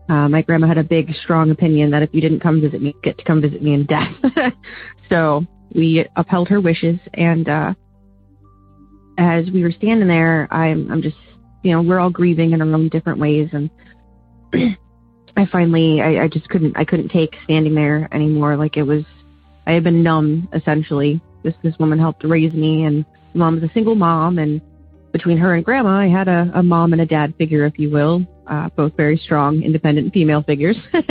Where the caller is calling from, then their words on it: Oberlin, Ohio, United States; I'm calling from Oberlin, Ohio.